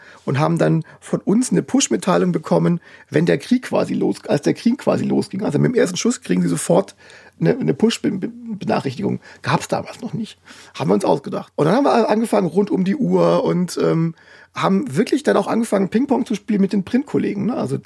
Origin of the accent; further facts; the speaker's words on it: Baden-Württemberg, Germany; Und ich bin ja auch Schwabe.